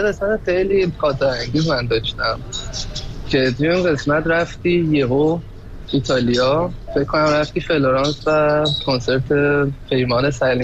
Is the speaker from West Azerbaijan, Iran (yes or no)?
no; Tehran, Tehran Province, Iran; moved away as an adult; now in Germany; من تهران زندگی میکردم. آره من از تهران به آمدم.